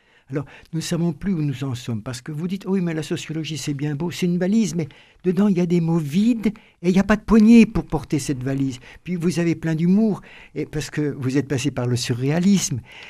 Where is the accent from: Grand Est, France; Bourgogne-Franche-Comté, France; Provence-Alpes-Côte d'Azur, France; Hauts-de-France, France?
Grand Est, France; parce que moi, je viens des Vosges